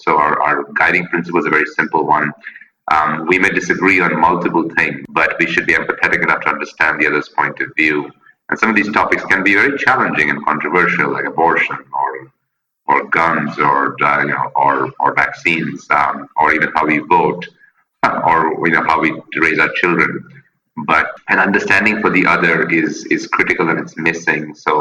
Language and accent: English; India; also born or lived in United States / Europe / Asia; I was born and raised in India. I went to the U.S. to go to school, and you know, spent time in Europe and now Asia, and back and forth.